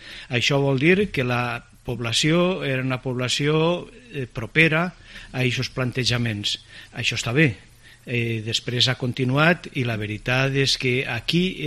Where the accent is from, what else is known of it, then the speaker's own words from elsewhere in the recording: Valencian Community, Spain; moved away as an adult; also born or lived in Madrid; Jo som valencià, però havia estudiat i treballat a Madrid i això m'era completament desconegut.